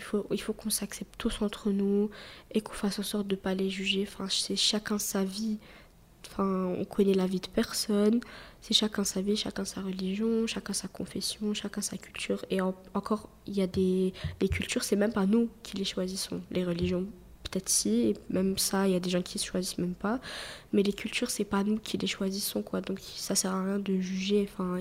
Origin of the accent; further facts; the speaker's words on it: Bulgaria; now in Belgium; Enfin, je suis turque, mais de Bulgarie. Donc, je suis pas de Turquie.